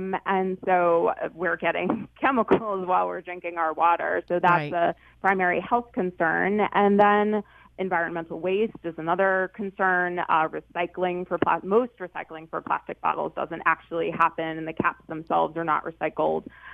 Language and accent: English; United States; Actually, right outside New York City.